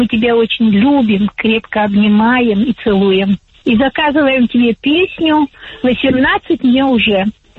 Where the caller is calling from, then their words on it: Arkhangelsk, Arkhangelsk Oblast, Russia; Я звоню из Архангельска.